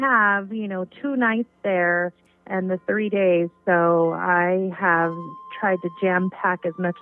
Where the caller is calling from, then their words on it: California, United States; I'm calling from California.